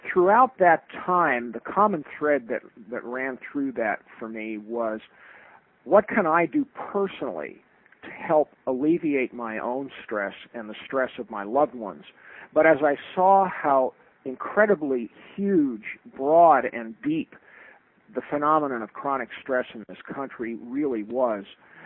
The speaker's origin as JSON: {"language": "English", "town": "New York City", "region": "New York", "country": "United States", "tie": "born or raised there", "said": "I, like you, I grew up in the New York City area"}